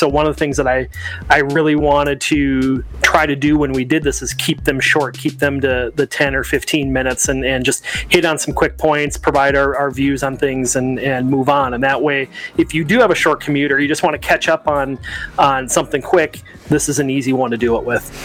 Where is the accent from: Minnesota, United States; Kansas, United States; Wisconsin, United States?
Minnesota, United States; Minneapolis; I am also from the Midwest, the beautiful Twin Cities of Minneapolis and St. Paul.